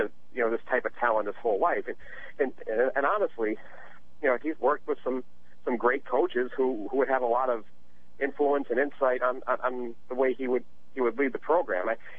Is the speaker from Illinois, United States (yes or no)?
no; Scranton, Pennsylvania, United States; I'm from Scranton, and I work in Scranton